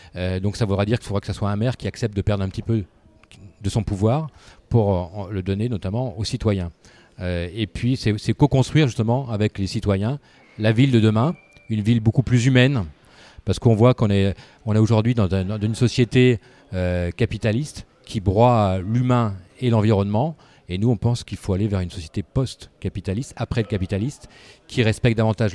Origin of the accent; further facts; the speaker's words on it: Tours, Centre-Val de Loire, France; born there; j'ai 55 ans et je suis né à Tours.